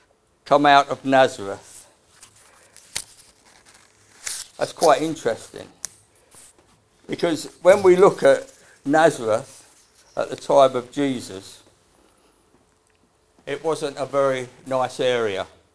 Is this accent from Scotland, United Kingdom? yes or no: no; East of England, United Kingdom; Not quite a Cockney, although my father was a Cockney, but I was born in Essex. So I'm an Essex boy, a wheeler dealer, you know what I mean, type of thing.